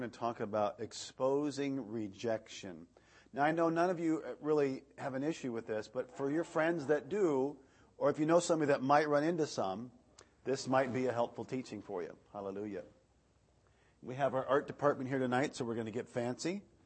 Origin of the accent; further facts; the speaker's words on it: Iowa, United States; I'm from Iowa. Hold the applause. Hold the applause. I don't know. I don't think I'm really a true Iowan, I guess, or Iowegian or whatever they call us there.